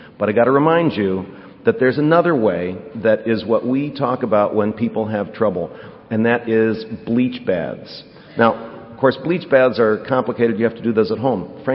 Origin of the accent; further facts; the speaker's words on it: Buffalo, New York, United States; I grew up in Buffalo, so we never had to worry about that.